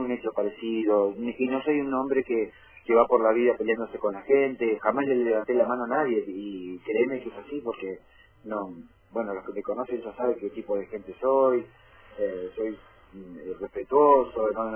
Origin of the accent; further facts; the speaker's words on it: Río Negro, Argentina; moved away as an adult; also born or lived in Caleta Olivia; now in Australia; Yo nací en Caleta Olivia, solamente tuve el nacimiento y mis padres en ese momento decidieron irse a Río Negro y yo me crié en Tierra Grande, y con los años ya grande decidí ir en Australia, y hace 17 años que vivo en Australia.